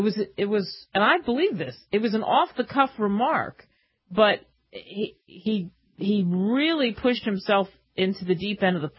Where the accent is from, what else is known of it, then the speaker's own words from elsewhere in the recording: New Jersey, United States; When I was a kid in Jersey, growing up in New Jersey, they had those fogger trucks where they just pumped out the fog.